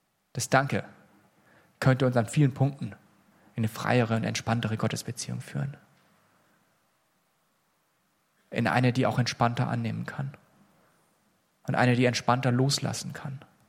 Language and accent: German; Swabia, Germany; Das muss ich als Schwabe vielleicht mal wieder hören.